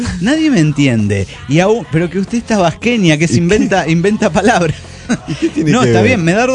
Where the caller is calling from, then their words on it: Dublin, Leinster, Ireland; de Dublín, Irlanda.